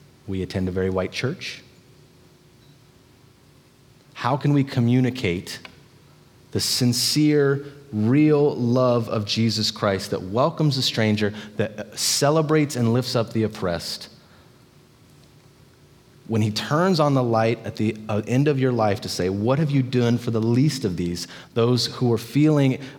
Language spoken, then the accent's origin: English; United States; I'm from Morgan County, so I was waked up.